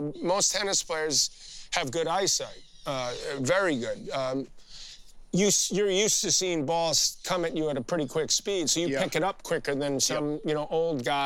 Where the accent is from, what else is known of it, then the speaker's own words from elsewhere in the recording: Queens, New York, United States; I'm a New Yorker and it's the greatest city in the world, and he's convinced that he's a New Yorker, and I grew up in Douglas and Queens.